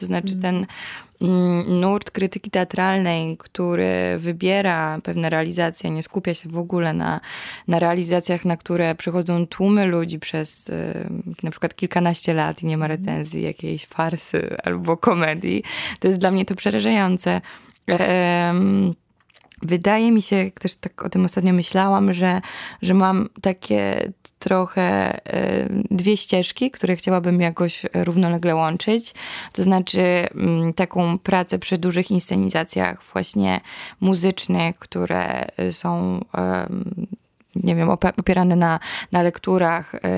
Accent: Kraków, Lesser Poland, Poland; Bo jestem z Krakowa.

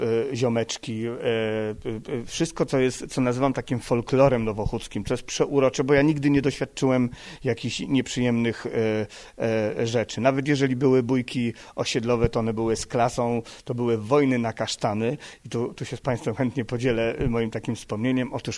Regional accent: Kraków, Lesser Poland, Poland; ja jestem z Huty, u mnie się takie rzeczy inaczej załatwia.

